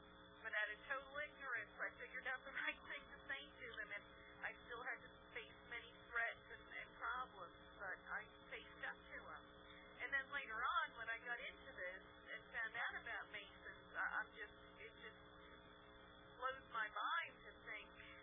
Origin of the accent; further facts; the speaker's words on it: North Carolina, United States; I'm from North Carolina.